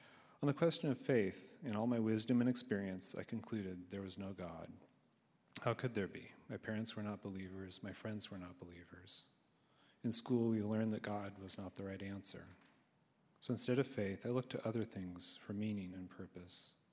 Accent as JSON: {"language": "English", "region": "California", "country": "United States", "tie": "born or raised there", "said": "I grew up in Northern California with my parents and younger sister. Both of my parents were independent types who moved away from family in New York to pursue their own dreams."}